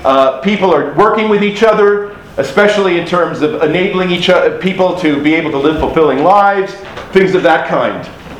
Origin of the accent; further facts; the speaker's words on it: United States; now in United Kingdom; Okay, and you know, I'm from the United States